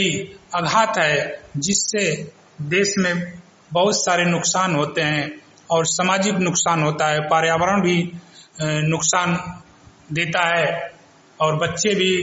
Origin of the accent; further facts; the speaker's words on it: Raipur, Uttar Pradesh, India; ग्राम प्रधान Raipur, block बिरनो, थाना मर्दा, जिला गाजीपुर का निवासी हूँ।